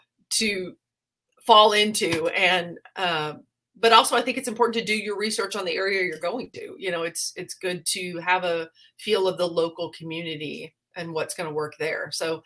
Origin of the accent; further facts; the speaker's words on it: Houston, Texas, United States; I grew up in Houston, the flattest place.